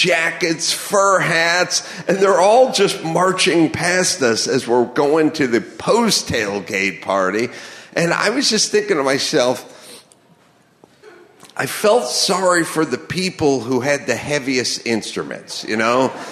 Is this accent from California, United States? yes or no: yes; Los Angeles, California, United States; I grew up in Los Angeles. We didn't have that scene.